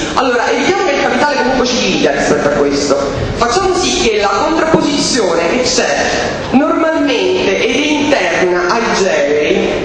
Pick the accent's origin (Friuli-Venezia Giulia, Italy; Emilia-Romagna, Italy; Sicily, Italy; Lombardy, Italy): Sicily, Italy; Catania; accent: Roman; io vengo da Catania, nonostante l'accento romano